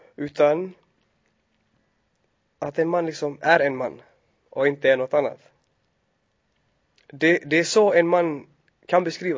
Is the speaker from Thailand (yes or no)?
no; Somalia; Jag är från Somalia från första början, fast vi har liksom, om man säger, vandrat ut därifrån. Min släkt har vandrat ner till Kenya och bosatt sig där. Så nu har Kenya blivit typ som ja, hemlandet.